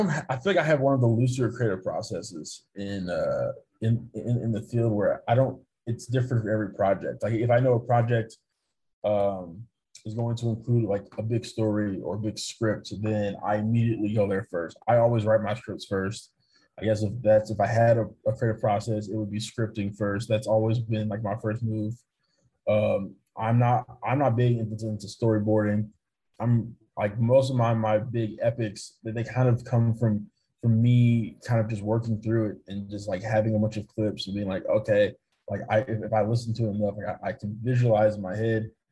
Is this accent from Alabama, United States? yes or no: no; St. Louis, Missouri, United States; And I was a huge baseball fan growing up in St. Louis, growing up a Cardinals fan.